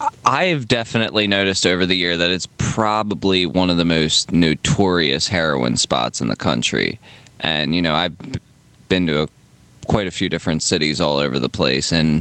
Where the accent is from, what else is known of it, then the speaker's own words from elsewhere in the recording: Maryland, United States; also born or lived in Philadelphia; I was born in Philly, and I grew up there, and then I moved to Maryland when I was a kid